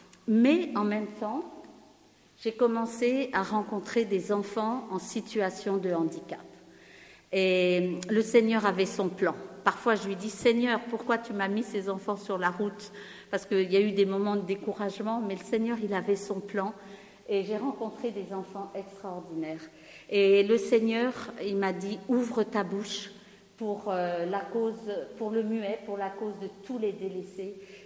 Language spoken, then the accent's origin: French; Paris, Île-de-France, France; je suis parisienne et je suis infirmière sage-femme.